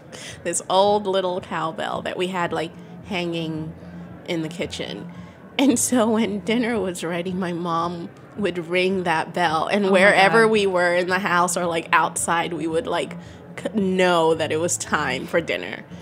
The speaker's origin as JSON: {"language": "English", "region": "Lagos", "country": "Nigeria", "tie": "born or raised there", "said": "Chinese restaurants were pretty popular when I was growing up in Lagos."}